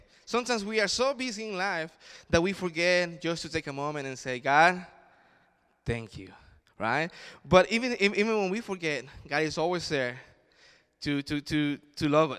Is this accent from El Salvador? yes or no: yes; El Salvador; now in United States; I come from El Salvador, and the culture over there is different.